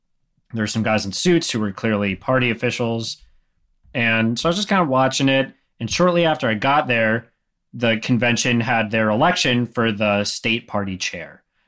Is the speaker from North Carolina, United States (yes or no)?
yes; North Carolina, United States; I went to the North Carolina GOP convention. Because they were having it here in my hometown